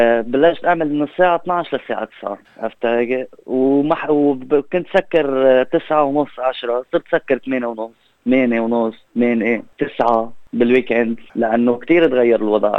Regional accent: Lebanon; now in Australia; كيف أنا جيت من لبنان ودغري جيت لهون يعني ما رحت عشت بسدني أو ملبن

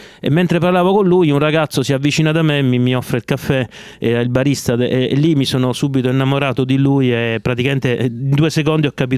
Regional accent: Cerignola, Apulia, Italy; born there; io sono nato a Cerignola in Puglia, mia madre è calabrese, mio padre è lucano

